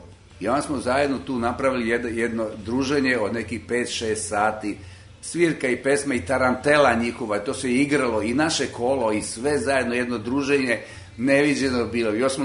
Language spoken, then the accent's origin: Serbian; Novi Sad, Vojvodina, Serbia; ja kažem iz Novog Sada